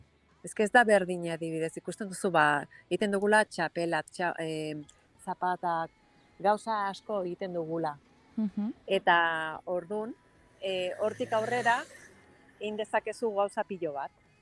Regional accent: Catalonia, Spain; first language Catalan; Basque is a second language; now in Basque Country, Spain; etortzen naiz Kataluniatik eta jaio dut olako herrin eta badakit hizkuntza oso garrantzitsua dela

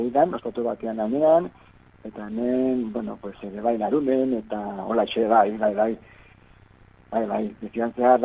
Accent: Bera, Navarre, Spain; born there; also born or lived in Catalonia; Bai, bai, beran jaio nintzen, Odola Baztandarra eta Formakuntza Katalunian.

